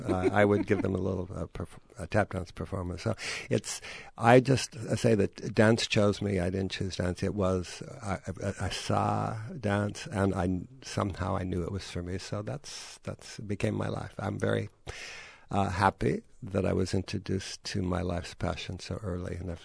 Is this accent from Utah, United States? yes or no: yes; Salt Lake City, Utah, United States; I grew up in Salt Lake City, and we saw a film, and there was Fred Astaire tap dancing.